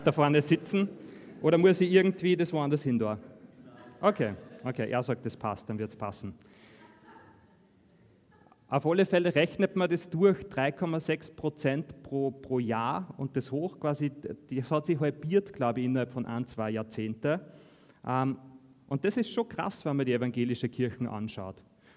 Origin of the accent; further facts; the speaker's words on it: Austria; bei uns in Österreich, merkt man auch schon langsam